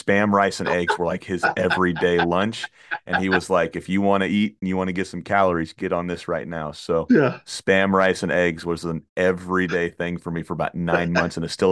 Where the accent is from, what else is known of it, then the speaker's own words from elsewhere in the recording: the South, United States; I'm a hot breakfast kind of guy, and I'm from the South.